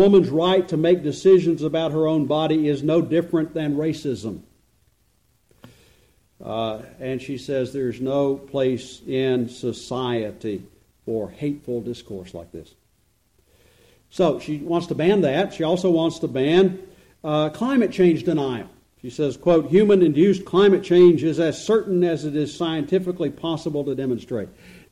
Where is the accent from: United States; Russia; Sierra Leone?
United States; Tennessee; And I am from Tennessee, as you can probably tell.